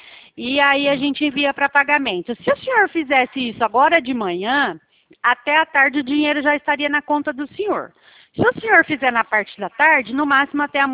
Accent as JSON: {"language": "Portuguese", "town": "Santo Inácio", "region": "Paraná", "country": "Brazil", "said": "Eu sou paranaense também. Eu sou de Santo Inácio, aqui da divisa."}